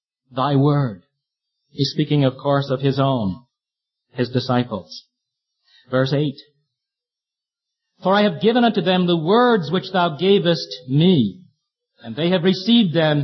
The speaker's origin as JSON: {"language": "English", "town": "Brooklyn", "region": "New York", "country": "United States", "tie": "born or raised there", "said": "When I was a little fellow, growing up in Flatbush, Brooklyn, New York, living together not only with my father and mother, but my maternal grandparents as well."}